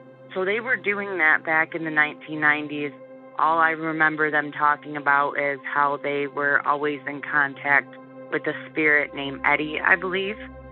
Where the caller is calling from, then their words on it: North Branch, Michigan, United States; I'm calling from North Branch, Michigan.